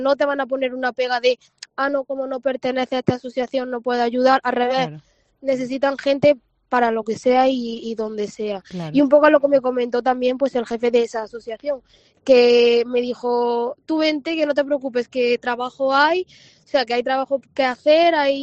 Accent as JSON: {"language": "Spanish", "town": "Córdoba", "region": "Andalusia", "country": "Spain", "tie": "born or raised there", "said": "Yo soy aquí de Córdoba también. No he nacido aquí, pero llevo 19 años aquí. Vamos, me he criado aquí."}